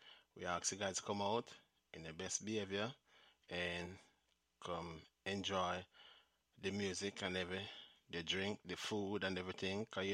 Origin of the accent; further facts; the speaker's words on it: Jamaica; sometimes some people say they don't understand when I speak, and they say, I'm not Jamaican, but I'm trying to tell them. Me a Jamaican.